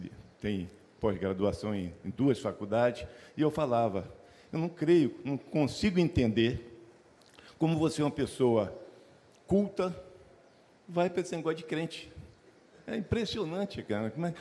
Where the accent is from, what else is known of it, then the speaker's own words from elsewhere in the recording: Roraima, Brazil; Eu sou roraimense, do interior.